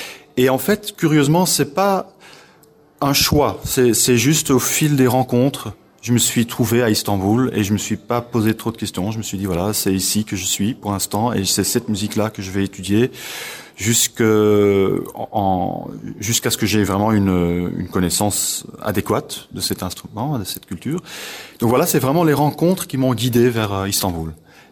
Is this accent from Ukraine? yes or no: no; Belgium; Donc les pays où on a voyagé, c'était la Belgique, évidemment, le pays de départ. On est de Belgique.